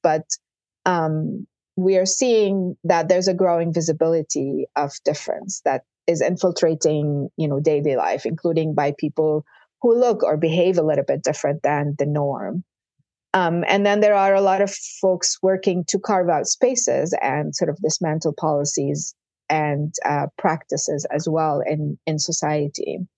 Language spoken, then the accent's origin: English; Lebanon; than the moment I grew up in Lebanon, right? And, you know, I grew up in the 70s, 80s.